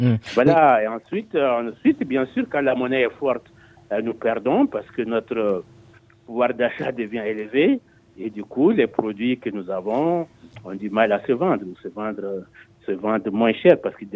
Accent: Mali; en tant que Malien

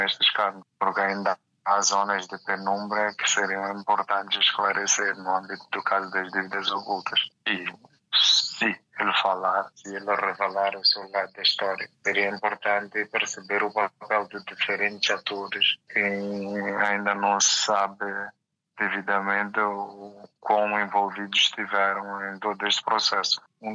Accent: Mozambique; Como moçambicano

